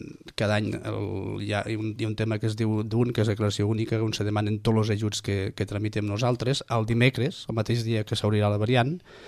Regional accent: Catalonia, Spain; Home, som europeus, som catalans, però som europeus.

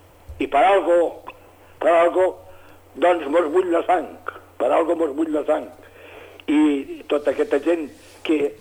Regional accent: Catalonia, Spain; demostrem que som catalans de pura cepa

